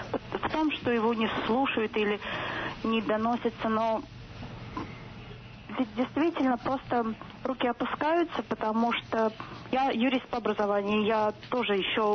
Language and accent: Russian; Nizhny Novgorod, Nizhny Novgorod Oblast, Russia; Я из Нижнего Новгорода.